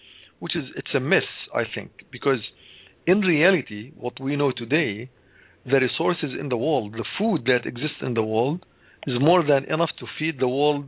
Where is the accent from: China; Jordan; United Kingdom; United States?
Jordan; I grew up in Jordan